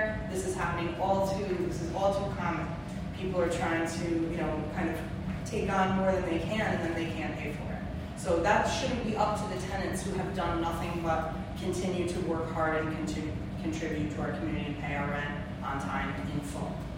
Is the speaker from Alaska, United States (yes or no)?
no; Coxsackie, New York, United States; now in Catskill, United States; So, having grown up, I grew up in Coxsackie. If you know me, I've lived here for a long time now to still not even be a Catskillian.